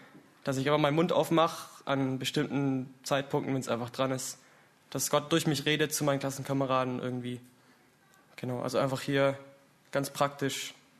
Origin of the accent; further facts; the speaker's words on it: Herrenberg, Baden-Württemberg, Germany; Also ich komme aus Herrenberg. Das ist die S1 einfach voll durch. Ich bin auf dem Gymnasium, bin 13. Klasse, mache also bald Abi.